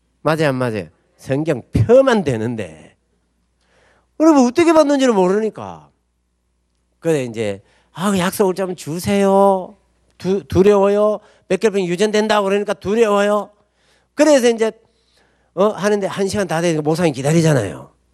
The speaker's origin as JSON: {"language": "Korean", "town": "Geochang", "region": "South Gyeongsang", "country": "South Korea", "tie": "born or raised there", "said": "그 이제 제 고향이 거창이었어요."}